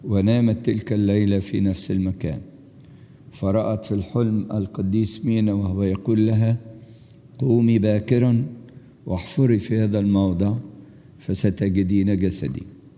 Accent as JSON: {"language": "Arabic", "town": "Alexandria", "region": "Alexandria Governorate", "country": "Egypt", "said": "إحنا عندنا في اسكندرية جزء من جسد ماري مرقس الكاروز في الكاتدرائية الكبيرة في الاسكندرية"}